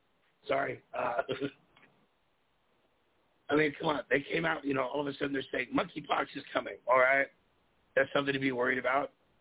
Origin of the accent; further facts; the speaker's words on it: California, United States; born there; one time I said I was born in California